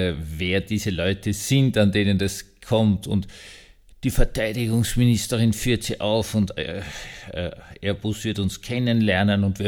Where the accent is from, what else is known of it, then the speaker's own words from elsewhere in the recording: Vienna, Austria; Also als Wiener würde ich sagen, es gab sehr, sehr gute alte Kaffeehäuser in Wien